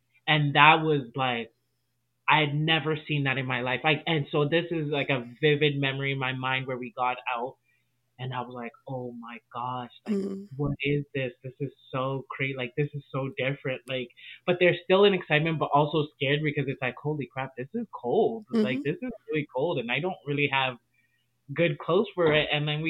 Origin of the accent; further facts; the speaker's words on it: South Africa; also born or lived in Congo; I was born in Congo, and shortly, like 6 months after I was born, we moved to South Africa.